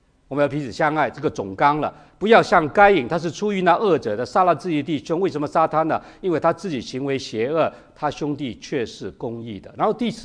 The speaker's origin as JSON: {"language": "Chinese", "country": "Hong Kong", "tie": "born or raised there", "also_born_or_lived": "Shanghai / Canada", "moved": "yes", "said": "我在上海长大出生，香港长大然后去了加拿大，所以愿意回去祖国呢来传福音"}